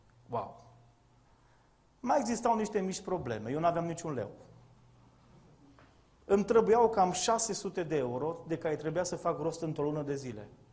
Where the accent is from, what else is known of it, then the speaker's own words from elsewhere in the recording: Brădet, Romania; Mă trezesc în satul meu, în Brădet